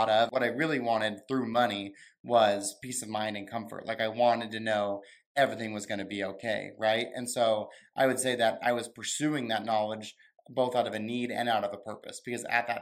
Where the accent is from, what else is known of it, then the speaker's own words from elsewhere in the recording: Wyoming, United States; So I grew up in Wyoming, a pretty cold and boring state. My parents were teachers